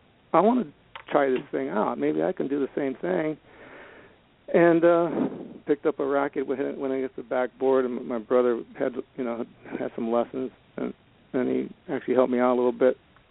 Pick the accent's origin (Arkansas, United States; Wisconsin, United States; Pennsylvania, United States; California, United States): California, United States; San Diego; San Diego, California.